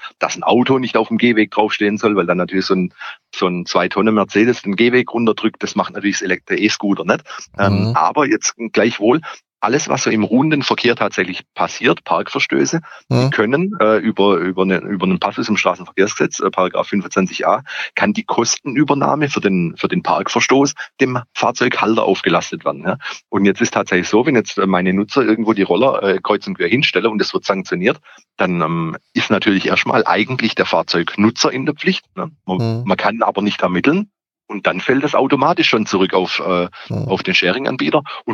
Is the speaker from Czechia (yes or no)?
no; Calw, Baden-Württemberg, Germany; Wenn ich an meine Heimatstadt Calw im Schwarzwald denke